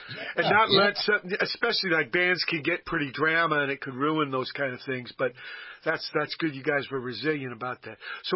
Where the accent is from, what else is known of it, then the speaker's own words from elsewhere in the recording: Portsmouth, Virginia, United States; born there; Norfolk. I was born in Portsmouth, but it's right next door.